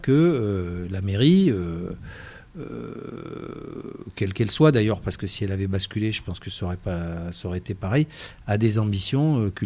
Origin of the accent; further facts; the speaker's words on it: Provence-Alpes-Côte d'Azur, France; En fait, moi, je viens du nord des Bouches-du-Rhône.